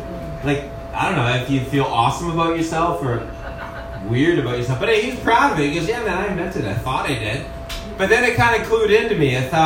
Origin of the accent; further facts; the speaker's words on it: Nanaimo, British Columbia, Canada; I grew up in Nanaimo, and there's some weird people in this town.